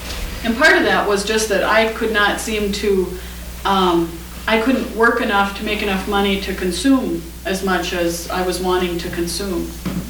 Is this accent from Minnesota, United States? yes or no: yes; Minnesota, United States; living in the Midwest, I was from Minnesota, and there's just constant violence against women.